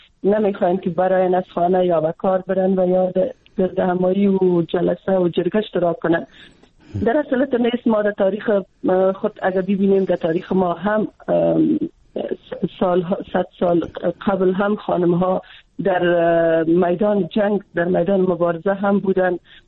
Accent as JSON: {"language": "Persian", "country": "Afghanistan", "said": "خودم چون از افغانستان هستم"}